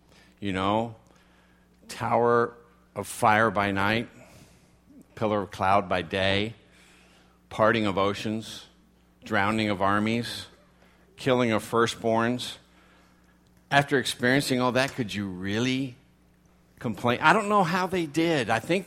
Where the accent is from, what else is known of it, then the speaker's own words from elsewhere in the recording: Texas, United States; I'm from Texas, don't get me started.